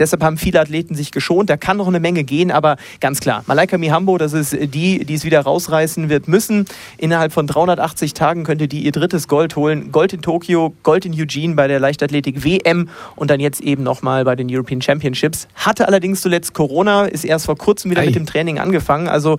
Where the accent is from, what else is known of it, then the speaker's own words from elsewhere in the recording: Munich, Bavaria, Germany; der Olympiapark, da sind wir Münchner schon verdammt stolz drauf.